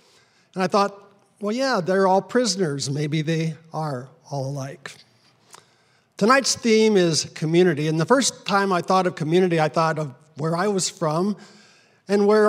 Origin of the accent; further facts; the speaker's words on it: Iowa, United States; I'm from Humboldt, rural Humboldt County, Iowa, about 2 hours northwest of here.